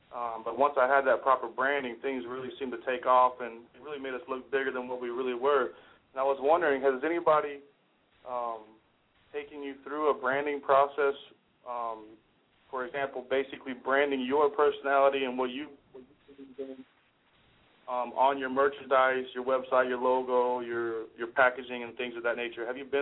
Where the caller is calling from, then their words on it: Houston, Texas, United States; I'm calling from Houston, Texas, and right now I am an managing partner for a hip-hop group called